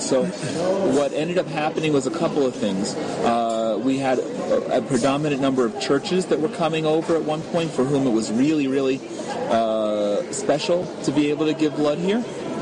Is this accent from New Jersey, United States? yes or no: yes; New Jersey, United States; also born or lived in New York; now in Israel; No, I'm not. I was born and raised in New York and raised in New Jersey, but I've always been Israeli.